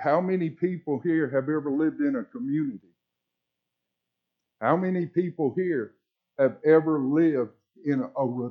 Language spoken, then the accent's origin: English; Mobile, Alabama, United States; moved away as an adult; also born or lived in Colorado / California; I grew up in Mobile, Alabama, and I got out of the neighborhood by going to college on a football, basketball, and baseball scholarship. Lived out in Colorado for 8 years.